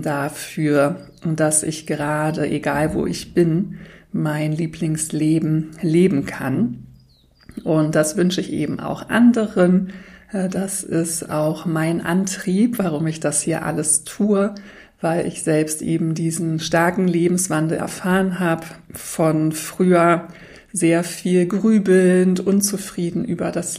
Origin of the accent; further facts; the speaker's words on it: Berlin, Germany; konnte dann mit meinem Fahrrad mal wieder durch Berlin flitzen, meine Heimatstadt.